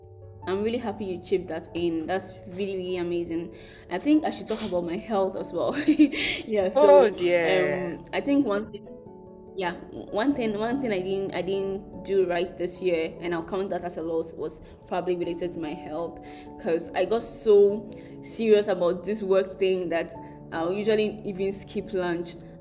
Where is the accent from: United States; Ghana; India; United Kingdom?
Ghana; at the time I was in Rwanda, and Rwanda is not my home, I'm Ghanaian, like I said earlier.